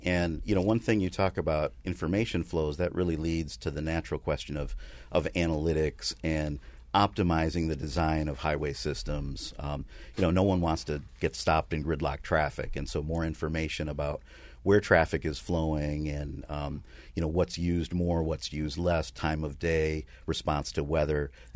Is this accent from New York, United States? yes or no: yes; Rochester, New York, United States; I grew up in the Rochester area and I never knew this